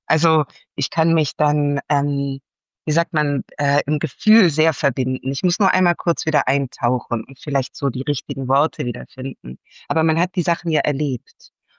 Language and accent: German; Swabia, Germany; Und ich selber komme aus Schwaben, also hab alemannische Eltern.